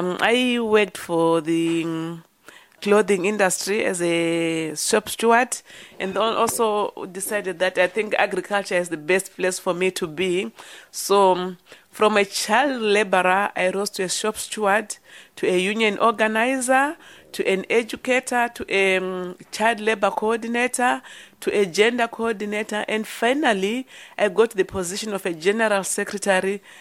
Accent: Marondera, Mashonaland East, Zimbabwe; I grew up in Marondera, 40 kilometers from Harare.

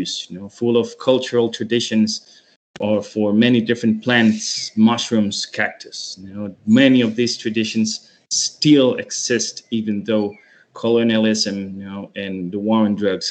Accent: Costa Rica; I'm from Costa Rica in Central America

